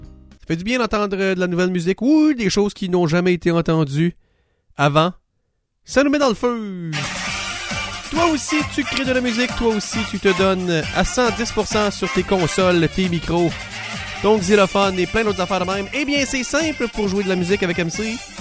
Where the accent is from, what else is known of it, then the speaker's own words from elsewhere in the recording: Rivière-du-Loup, Quebec, Canada; c'est mon coin de pays, Rivière-du-Loup.